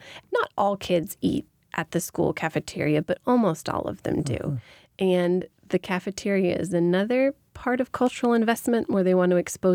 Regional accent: United States; I think it's the growing up in America and with the kind of entrepreneurial parents that I have

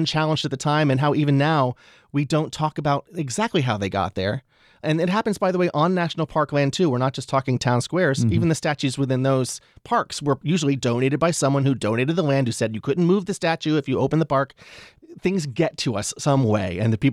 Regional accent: Georgia, United States; If you drive through the American South, and I'm from Georgia, by the way, since the 1700s, my family goes way back.

